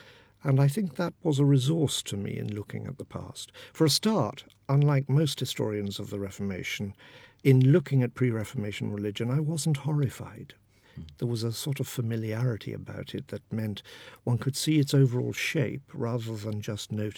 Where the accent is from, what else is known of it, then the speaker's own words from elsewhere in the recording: Ireland; I was brought up in Ireland in the 1950s